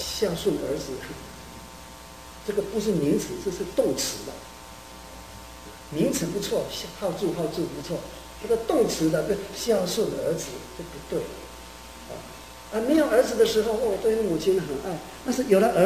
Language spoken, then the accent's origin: Chinese; China; 西洋人呢、啊，跟我们中国人哈、啊，跟